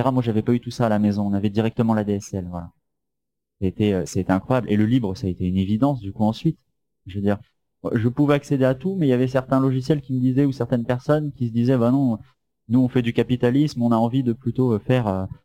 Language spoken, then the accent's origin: French; Rennes, Brittany, France; moi du coup, je viens de Rennes, en France. Où, voilà, la capitale de la Bretagne. C'est ça, exactement. J'y suis depuis pas longtemps